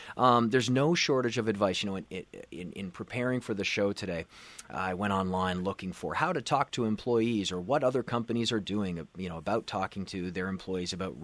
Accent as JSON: {"language": "English", "country": "Canada", "tie": "born or raised there", "said": "And we all come from different backgrounds, right? I grew up in Canada."}